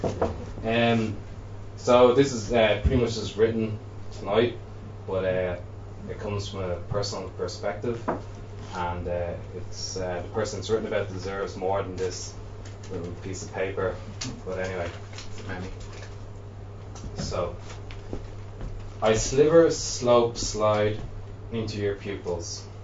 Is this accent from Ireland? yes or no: yes; Dublin, Leinster, Ireland; Hey Al, I'm just from Dublin for tonight, but I think it's really cool everything that's going on here tonight. There's not much like this in Dublin.